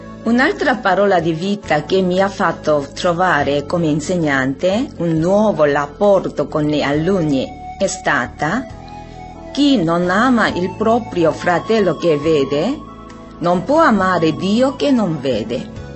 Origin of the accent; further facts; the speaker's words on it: South Korea; Italian is a second language; now in Loppiano, Italy; vivo a Loppiano dopo aver conosciuto il Movimento dei Focolari in Corea, il mio paese.